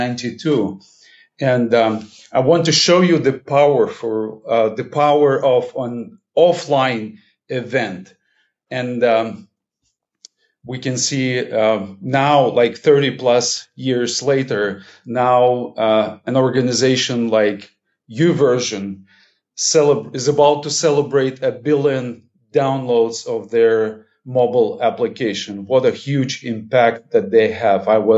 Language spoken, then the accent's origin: English; Cyprus; English is a second language; Hello everybody … I come from Cyprus, so I can share my presentation with you today.